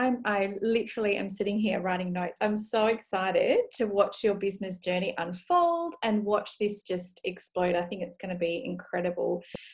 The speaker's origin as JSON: {"language": "English", "region": "Western Australia", "country": "Australia", "said": "I'm from Western Australia"}